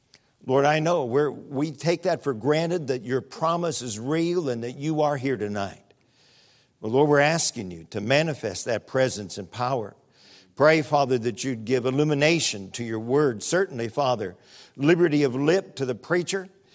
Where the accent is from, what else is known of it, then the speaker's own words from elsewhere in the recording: Pennsylvania, United States; born there; I've lived a good part of my life in Pennsylvania. I was born in Western Pennsylvania, and then pastored for 10 years in Western Pennsylvania.